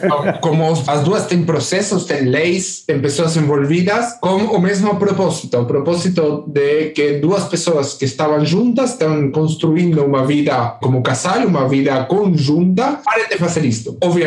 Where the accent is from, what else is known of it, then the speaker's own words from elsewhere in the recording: Argentina; Portuguese is a second language; now in São Paulo, Brazil; sou argentino, moro em São Paulo desde 2008, idas e voltas para Argentina, Israel, entre família, estudos, etc.